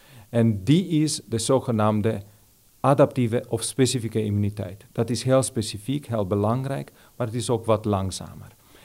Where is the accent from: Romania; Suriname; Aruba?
Romania; Dutch is a second language; now in Netherlands; Ik kan zeggen, ik ben inderdaad Roemeen als achtergrond, maar een beetje ben ik ook Nederlander.